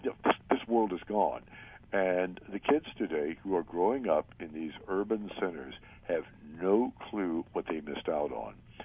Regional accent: Atlanta, Georgia, United States; I grew up in Atlanta near a creek. So we had snakes back there.

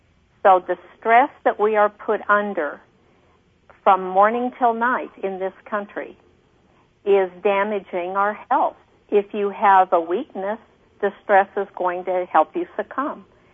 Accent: Idaho, United States; when I was raised in Idaho, our neighbors were very important to us.

